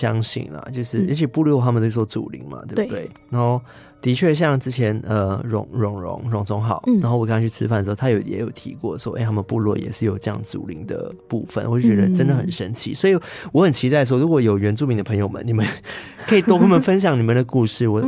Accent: Malaysia; 我是我马来西亚人多少都知道了。

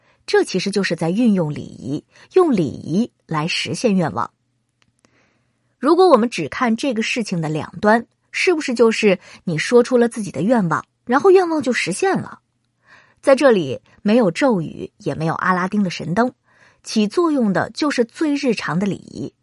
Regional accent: China; 他的阐释对我们中国人来说也同样很有启发

